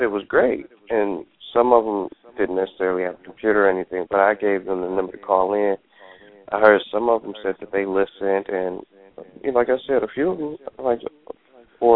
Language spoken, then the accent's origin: English; Warren, Michigan, United States; I come from Warren, Michigan.